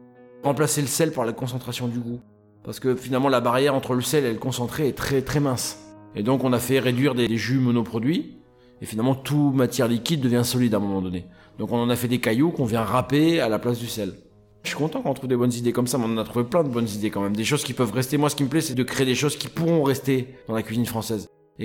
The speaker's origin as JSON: {"language": "French", "region": "Brittany", "country": "France", "said": "Donc je suis breton, ça je le revendique, hein, haut et fort"}